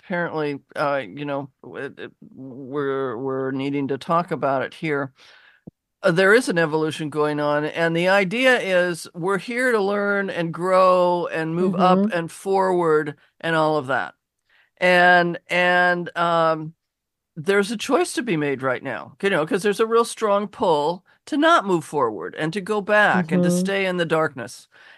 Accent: Laurelhurst, Washington, United States; you know, I grew up in Laurelhurst right behind Husky Stadium, and you know, I was going to football games before I could talk, and so I do pay attention.

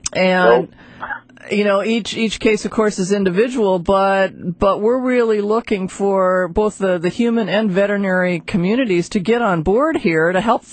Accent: Chicago, Illinois, United States; born there; joining us from the great state of Illinois, where I was born. I was born in Chicago.

